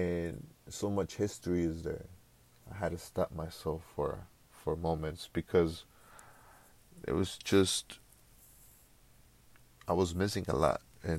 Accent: Mexico; I grew up in Mexico, so walking back in the neighborhood that you walk when you were a little kid is just an emotional moment.

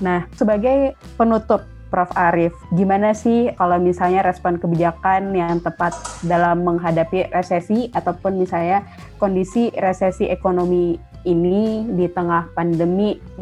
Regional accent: Makassar, South Sulawesi, Indonesia; Jadi kebetulan saya dari Makassar. Terus jadi keluarga saya tuh di Makassar juga masih ada yang di kabupaten. Kalau Makassar kan kota ya.

